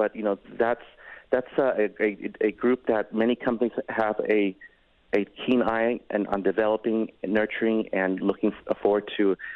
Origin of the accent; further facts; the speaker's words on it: Chicago, Illinois, United States; growing up in Chicago, I was very much familiar with Toys R Us.